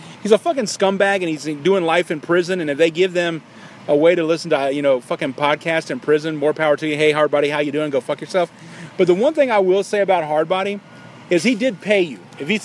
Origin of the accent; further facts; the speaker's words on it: Atlanta, Georgia, United States; I said, I'm from Atlanta. I said, I'm not stupid.